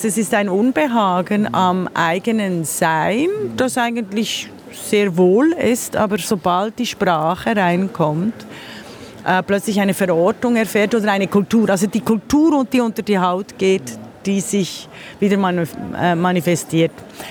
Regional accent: Switzerland; Also natürlich bin ich, aber also ich bin die untypischste Schweizerin, die es wohl, glaube ich, in diesem kleinen Land gibt.

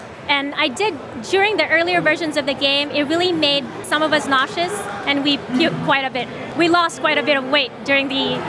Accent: Singapore; I'm from Singapore and I'm the creative director of one of the top VR games on Steam right now, Sairento VR.

